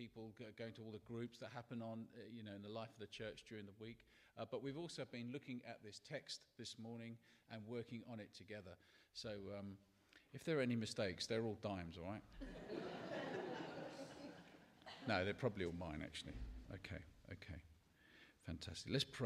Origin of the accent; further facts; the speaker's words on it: London, United Kingdom; When I was growing up in North London, I sadly became one of those people who thought South Londoners were a bit different.